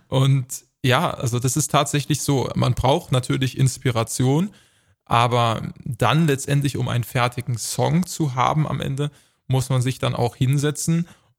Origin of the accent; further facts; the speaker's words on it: Wittlich, Rhineland-Palatinate, Germany; es gibt am 17. Juni in meiner Heimatstadt in Wittlich das versprochene Dankeschön-Konzert